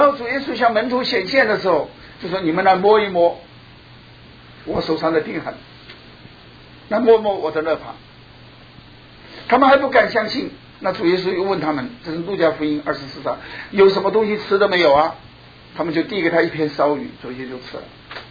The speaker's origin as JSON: {"language": "Chinese", "country": "China", "said": "所以我们从大陆来的人，"}